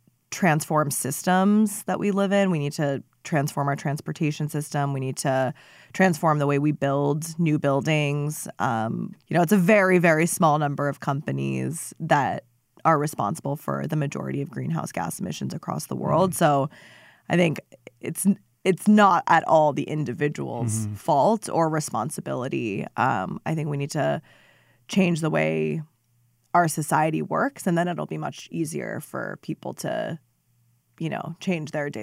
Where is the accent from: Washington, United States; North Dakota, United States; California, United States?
Washington, United States; Seattle; born there; So I was born in Seattle, Washington. Both of my parents are immigrants who came to the U.S. from Iran.